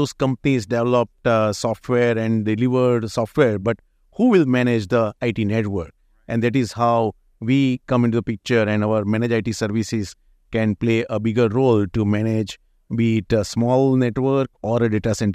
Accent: India; And we are from India.

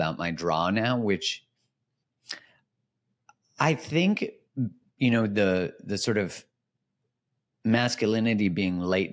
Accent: Canada; But there's like being Canadian and then like witnessing what happened during COVID in Canada

